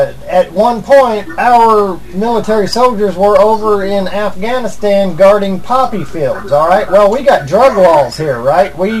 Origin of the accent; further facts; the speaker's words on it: United States; I mean, I love the United States. I'm an American.